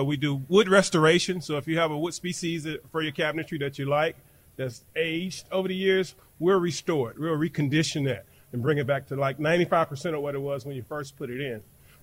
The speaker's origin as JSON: {"language": "English", "town": "Jackson", "region": "Mississippi", "country": "United States", "tie": "born or raised there", "said": "So I grew up here in Jackson, right? So I've been in Mississippi my whole life."}